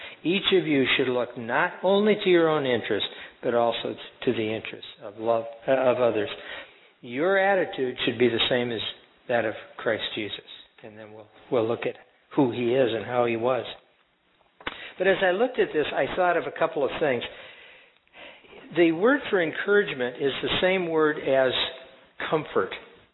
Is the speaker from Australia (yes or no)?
no; United States; what an encouragement to me as an American.